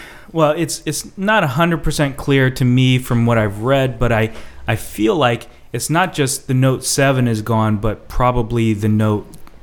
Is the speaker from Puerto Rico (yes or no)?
no; South Korea; I grew up in Korea